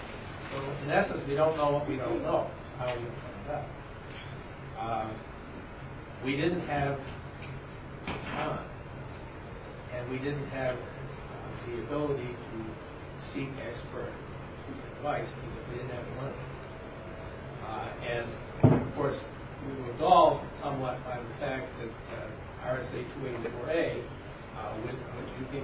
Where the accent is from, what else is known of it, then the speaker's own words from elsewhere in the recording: Laconia, New Hampshire, United States; I'm from Laconia.